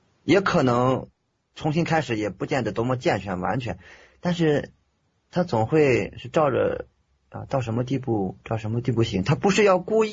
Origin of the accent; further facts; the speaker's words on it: China; 我是来自大陆的